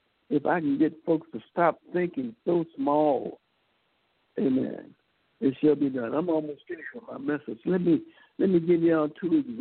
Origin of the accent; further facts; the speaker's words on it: Texas, United States; I came from Texas, and the Lord led me in Texas and showed me a board.